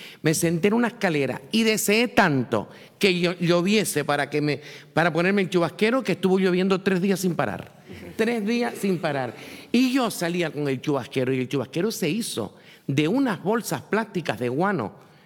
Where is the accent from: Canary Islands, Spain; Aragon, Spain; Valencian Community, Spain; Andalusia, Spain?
Canary Islands, Spain; Vallehermoso; cómo era la vida de antes, en Arafo o en Vallehermoso, de donde soy yo.